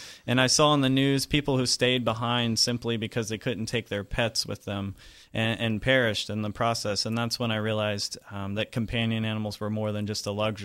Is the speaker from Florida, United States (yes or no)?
yes; Riverview, Florida, United States; Growing up in Riverview, I'd never been to the county shelter, and out in the country, people didn't really call animal control